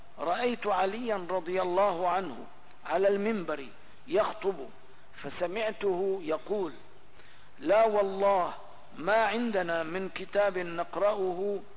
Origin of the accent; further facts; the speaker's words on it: Syria; نحن قلناها عندنا في سوريا وفي البلاد العربية الأخرى